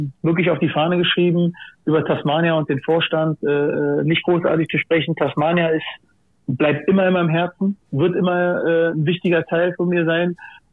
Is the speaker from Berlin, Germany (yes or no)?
yes; Berlin, Germany; also born or lived in Gambia; Nein, ich bin in Gambia geboren, bin 1980 nach West-Berlin gekommen und habe da dann in Kreuzberg bin ich aufgewachsen.